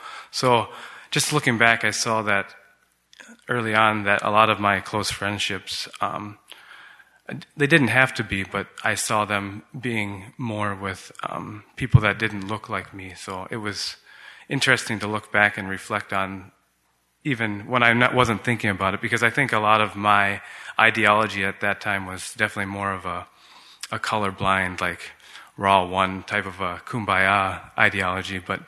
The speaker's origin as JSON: {"language": "English", "region": "Minnesota", "country": "United States", "tie": "born there", "also_born_or_lived": "Swaziland", "said": "I was born in Minnesota, but my first memories were actually of living in Swaziland. My parents were house parents to missionary kids, and we were there from when I was 5 to the age of 8."}